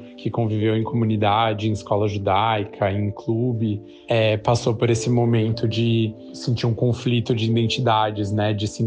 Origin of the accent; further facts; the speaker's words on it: São Paulo, Brazil; eu sou judeu, sou de São Paulo e sou gay.